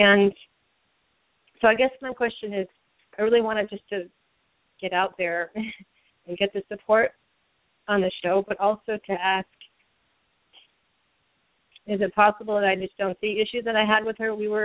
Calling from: Massachusetts, United States; from Massachusetts calling.

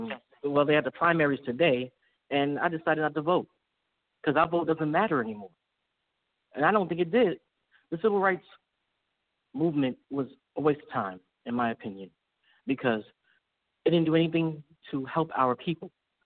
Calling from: Brooklyn, New York, United States; I'm from Brooklyn, New York.

